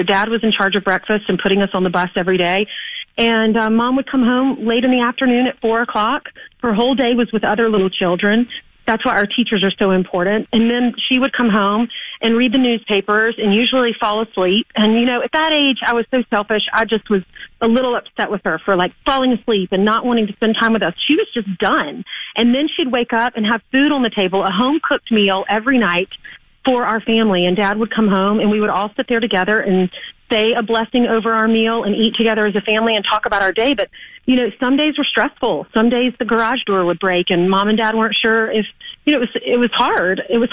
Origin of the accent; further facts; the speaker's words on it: South Carolina, United States; now in New York City, United States; And it's more common in the South. I grew up in South Carolina, so you hear this phrase.